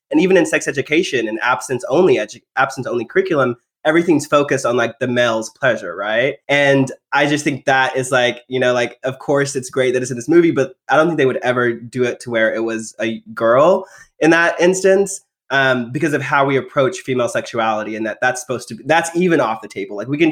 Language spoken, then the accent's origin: English; Texas, United States; And I grew up in Texas, in the rural area, where our sex ed standards haven't been updated since I was born in 1994.